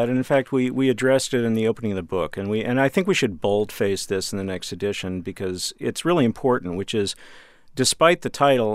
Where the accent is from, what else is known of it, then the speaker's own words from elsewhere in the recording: Dallas, Texas, United States; I have a soft spot for a lot of old Westerns because I'm from Dallas, and we had a local station, Channel 11